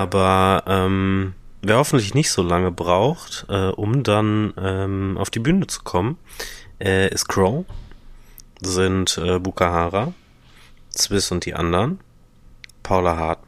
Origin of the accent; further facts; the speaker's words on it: Dortmund, North Rhine-Westphalia, Germany; für mich als Dortmunder dass Juicy Beats wahrscheinlich nochmal einen anderen Stellenwert hat